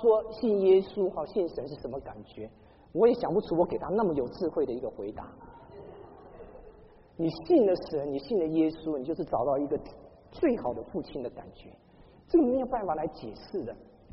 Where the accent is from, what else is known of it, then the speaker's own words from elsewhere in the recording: Taiwan; now in United States; 我是从国内来的，我不是从国内来的哈，我是从台湾来的。我们从台湾来呢